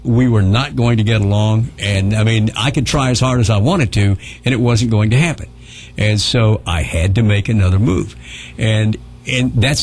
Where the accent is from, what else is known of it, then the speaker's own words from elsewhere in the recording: Louisville, Kentucky, United States; also born or lived in Memphis; I had more fun at wacky, and in Louisville, which I still regard even more than Memphis as my hometown.